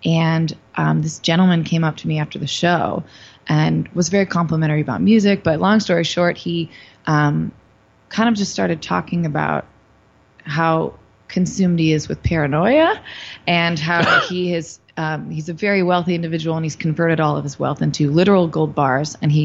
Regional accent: Indiana, United States; I grew up in Indiana and in a wonderful community

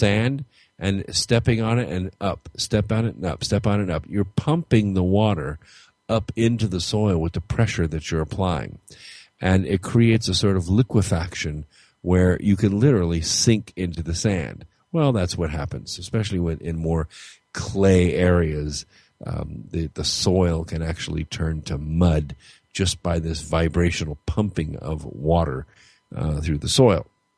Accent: California, United States; when I grew up in California, we had four seasons. You know, just like you have in the north, only different.

